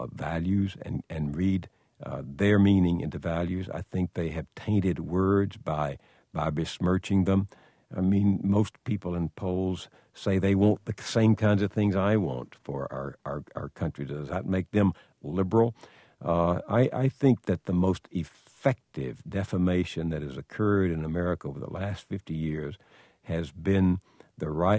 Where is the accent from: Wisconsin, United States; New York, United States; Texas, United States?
Texas, United States; Marshall; I don't consider myself an elitist. I'm from Marshall, Texas. My father had a fourth grade education. My mother an eighth grade education.